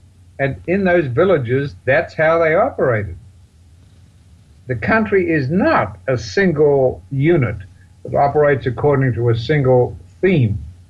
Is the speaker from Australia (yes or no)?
yes; Australia; As an Australian, if you want to talk about it, you're talking about another country.